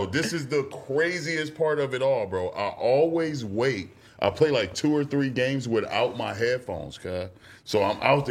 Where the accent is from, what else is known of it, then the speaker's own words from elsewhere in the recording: Compton, California, United States; I'm like, yeah, bro, I'm from Compton.